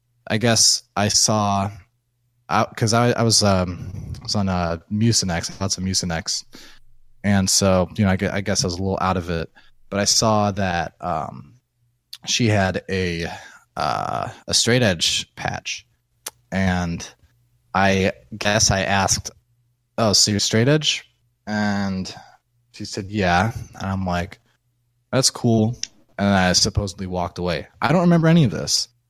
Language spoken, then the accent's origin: English; Midwest, United States; being a Midwesterner, it's kind of like, I don't know, you know, like, you know, you're out in the Midwest